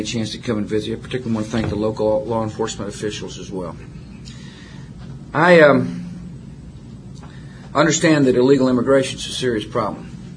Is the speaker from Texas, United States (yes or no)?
yes; Texas, United States; Remember, I was raised in West Texas.